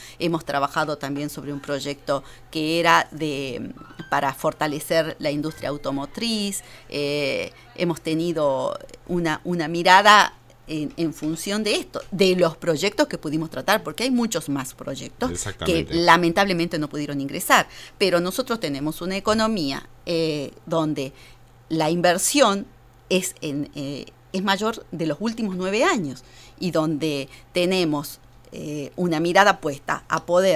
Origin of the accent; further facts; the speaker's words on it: Argentina; porque como argentinos y argentinas sabemos que la tenemos